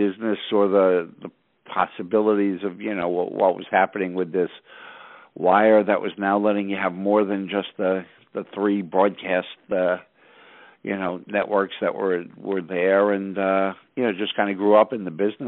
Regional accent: Brooklyn, New York, United States; I grew up in Brooklyn, and I went to school in Brooklyn. I went to Lincoln High School and followed by Brooklyn College.

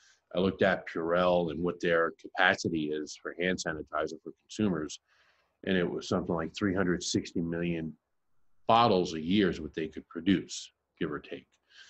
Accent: Brooklyn, New York, United States; back to the origin of where I began in life, growing up in Bensonhurst, Brooklyn, humble beginnings and welfare.

